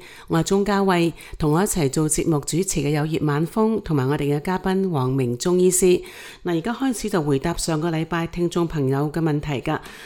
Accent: China; 好多时候我哋中国人啦，特别上年纪嘅人咧，都成日都话唔好食咁多生冷嘢啊，

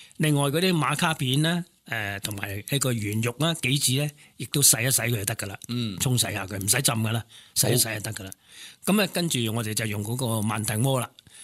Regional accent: Guangdong, China; 咁我哋广东人咧最兴咧就系天冷嘅时间咧就系煲呢个腊味糯米饭啊。

